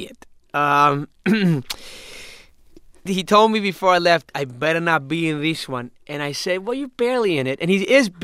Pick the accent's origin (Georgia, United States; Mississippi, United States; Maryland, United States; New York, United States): New York, United States; New York City; We grew up in Jackson Heights, which is this weird Petri dish experiment of mankind in New York City